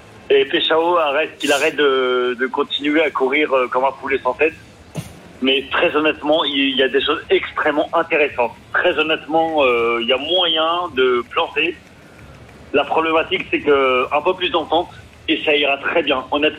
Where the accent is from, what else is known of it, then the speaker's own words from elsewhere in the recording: Marseille, Provence-Alpes-Côte d'Azur, France; Moi, ce que j'ai apprécié, même si je suis marseillais